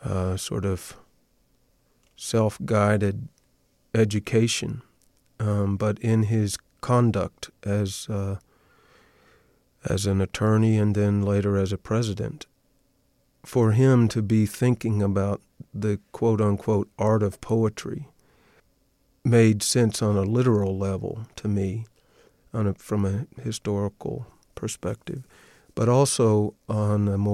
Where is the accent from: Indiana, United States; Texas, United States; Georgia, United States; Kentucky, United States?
Kentucky, United States; The reason I'm from Kentucky, and I live 30 miles from where he spent his early childhood, and we live in the same county in Kentucky where his parents were married.